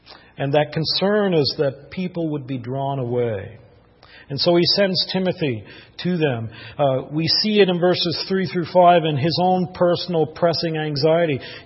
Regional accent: Vermont, United States; when I was a young fellow growing up in Vermont, I had one of the pastors in my home church.

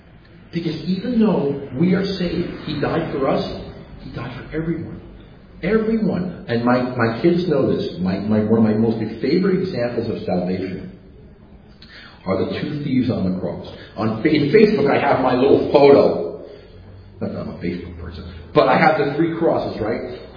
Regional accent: New York City, New York, United States; Now, I grew up in New York, and one of the things that we had when I was a kid, and you probably have heard of this, the Son of Sam murders and David Berkowitz, and it really gripped the city of New York

